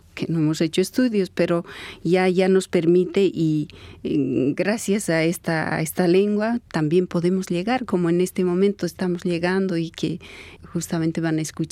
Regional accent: Potosí, Bolivia; un señor no vidente que había sido de la ciudad de Potosí, del departamento de donde yo vengo.

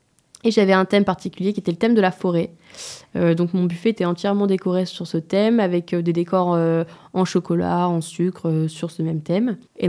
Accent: Lyon, Auvergne-Rhône-Alpes, France; Moi, je suis lyonnaise. Je viens de Lyon.

